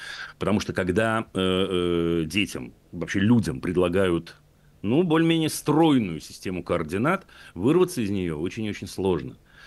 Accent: Nizhny Novgorod, Nizhny Novgorod Oblast, Russia; Мама из России. Я вот мама из России.

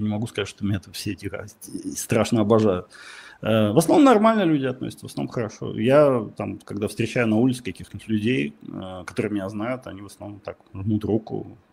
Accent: Russia; also born or lived in Lviv; И я никогда не скрывал, что я из России. Я жил во Львове.

